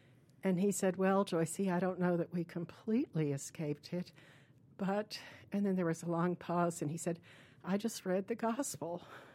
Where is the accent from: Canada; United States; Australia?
United States; Atlanta, Georgia; born there; And then I'm the oldest of three children. I was born in 1945 in Atlanta, Georgia.